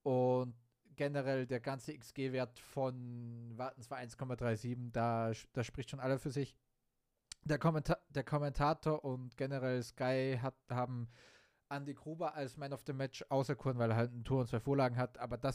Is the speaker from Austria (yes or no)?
yes; Graz, Styria, Austria; Also natürlich als Ex-Grazer und als Grazer Jung freut es mich sehr für ihn